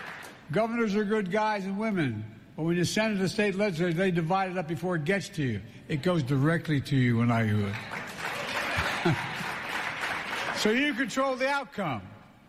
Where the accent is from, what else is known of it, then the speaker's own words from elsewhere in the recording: Wilmington, Delaware, United States; To my hometown mayor, John Carney. John, where are you? Out there? Wilmington, Delaware.